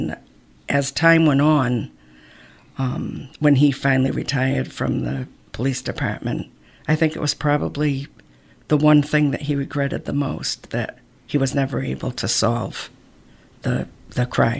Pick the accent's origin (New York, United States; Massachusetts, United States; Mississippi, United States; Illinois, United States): Massachusetts, United States; Provincetown; growing up in Provincetown with predominantly Portuguese people, so the cemetery had it was a huge focus and center of the family.